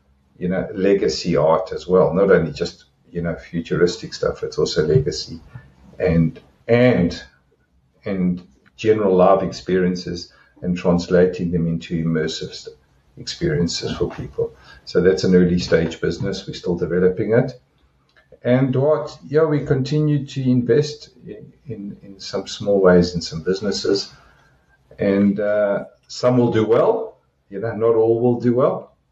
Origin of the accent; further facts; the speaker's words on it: South Africa; And possibly because I come from there and I am South African.